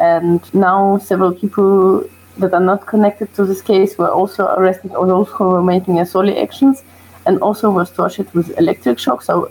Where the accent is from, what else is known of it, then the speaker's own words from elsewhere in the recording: Murmansk, Murmansk Oblast, Russia; English is a second language; moved away as an adult; now in Germany; I'm from Murmansk, Russia, but now I'm living in Germany